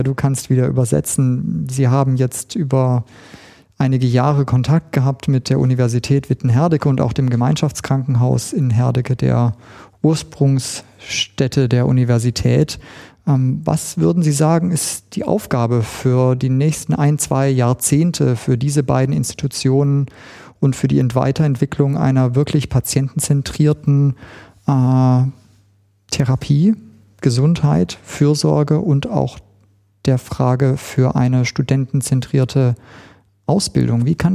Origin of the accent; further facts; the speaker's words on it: New York, United States; also born or lived in Israel; Ich bin in Israel geboren und in New York aufgewachsen